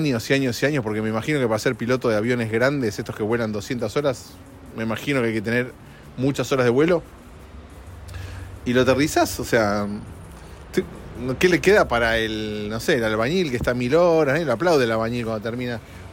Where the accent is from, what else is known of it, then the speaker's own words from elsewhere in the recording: Argentina; Llego a mi país de origen, Argentina.